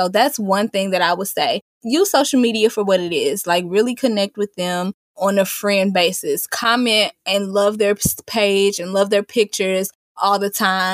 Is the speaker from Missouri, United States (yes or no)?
yes; St. Louis, Missouri, United States; also born or lived in Indianapolis; it's funny because I'm from St. Louis, but I lived in Indianapolis for about 7 years. And I actually just moved back to St. Louis about a month ago.